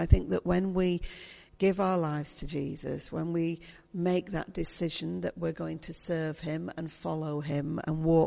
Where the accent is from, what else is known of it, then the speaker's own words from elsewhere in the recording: Yorkshire and the Humber, United Kingdom; So being a Yorkshire woman, I thought I'd save some shoe leather